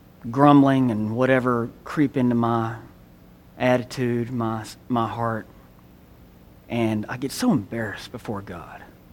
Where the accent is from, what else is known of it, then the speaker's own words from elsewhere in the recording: Columbus, United States; I grew up in Columbus, got burned.